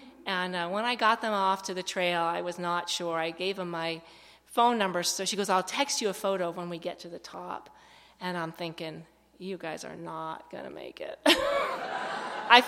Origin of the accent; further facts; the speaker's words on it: Carrabassett, Maine, United States; I'm like, well, I'm from Carabasset, but when I'm in Hawaii, I don't expect people to know that.